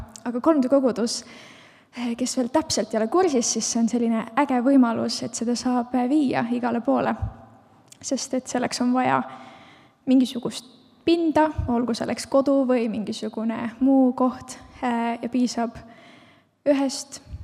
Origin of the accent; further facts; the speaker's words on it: Tallinn, Harju County, Estonia; now in Haapsalu, Estonia; Ja meie elasime Tallinnas, ma olen Tallinnast pärit, Martin on Lihulast pärit ja me olime siis jõudnud 2 aastat olla abielus ja elada Tallinnas